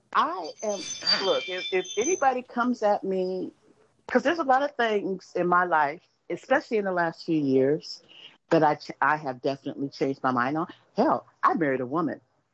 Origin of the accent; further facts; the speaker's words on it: Los Angeles, California, United States; LA is a transient transplant city. I mean, just the fact that I'm second generation, Angelino, that's huge.